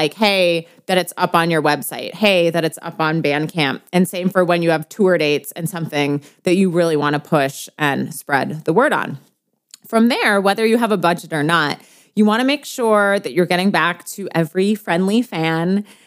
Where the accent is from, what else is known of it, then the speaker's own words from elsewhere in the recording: Wisconsin, United States; I was just talking to the Secretary of State of my home state of Wisconsin